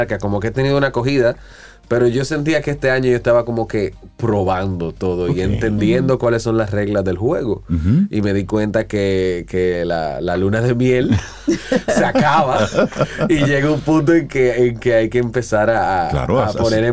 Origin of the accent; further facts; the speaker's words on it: Dominican Republic; seguir trabajando lo nuestro como dominicano